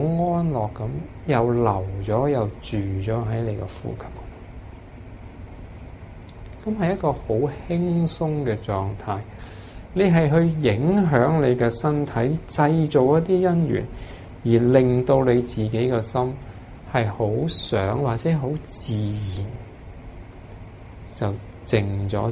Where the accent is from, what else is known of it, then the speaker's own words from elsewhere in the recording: China; 我哋中国人写好多诗